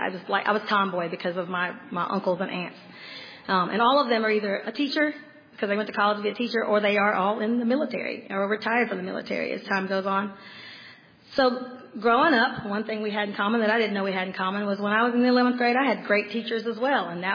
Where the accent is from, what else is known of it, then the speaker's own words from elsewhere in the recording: Arkansas, United States; My story is a little bit different. I grew up in South Arkansas to a very, very large family.